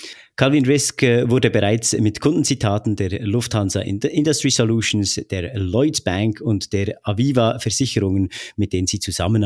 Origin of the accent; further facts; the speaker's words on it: Bern, Switzerland; accent: Bernese; Ihr hört ja sehr wahrscheinlich alle meinen Akzent raus als echter Berner.